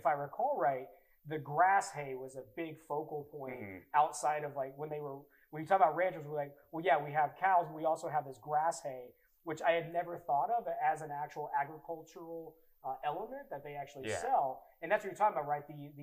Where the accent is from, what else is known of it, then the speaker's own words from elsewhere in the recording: the South, United States; Growing up in the South, you know, you see all these, you know, these cows, these cattle ranches